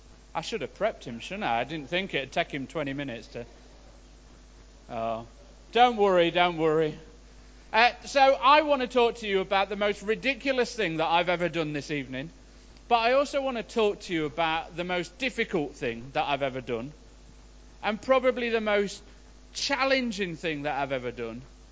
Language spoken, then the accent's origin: English; Mansfield, East Midlands, United Kingdom; Now, I was born in Mansfield, born and bred.